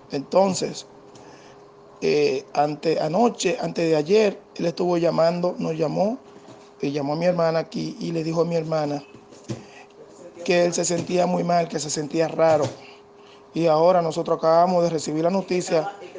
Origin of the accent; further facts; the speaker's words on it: Dominican Republic; now in Netherlands; Yo soy dominicano … Soy residente holandés.